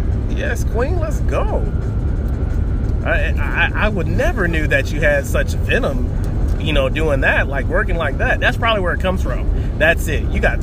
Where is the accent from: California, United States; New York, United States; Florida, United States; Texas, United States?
Florida, United States; St. Augustine; also born or lived in Army; St. Augustine, Florida. I mean, I left here when I was 19 and I joined the Army, and then I came back in 2017.